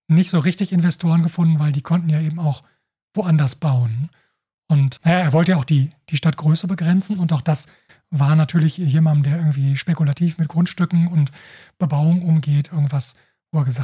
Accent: Dortmund, North Rhine-Westphalia, Germany; Also ich komme aus Dortmund

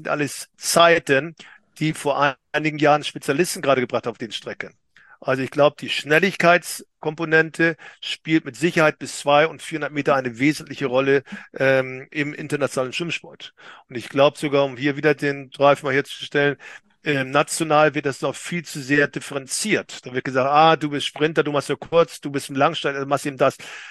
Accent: Hamburg, Germany; ich komme selbst aus Hamburg, weißt du ja, und ich bin selbst lange hier für Hamburg geschwommen.

